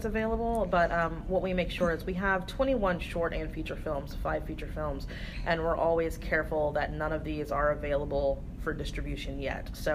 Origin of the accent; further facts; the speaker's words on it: Anderson, Indiana, United States; No, I am from Indiana. I'm from a little northeast of Indianapolis, a town called Anderson.